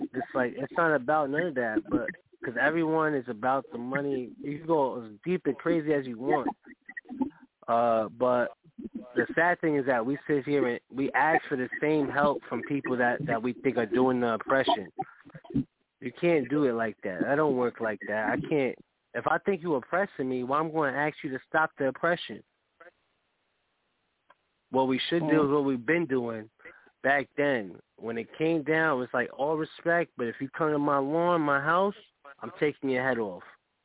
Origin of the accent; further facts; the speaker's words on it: Yonkers, New York, United States; now in Connecticut, United States; I live in Connecticut now, from Yonkers, New York.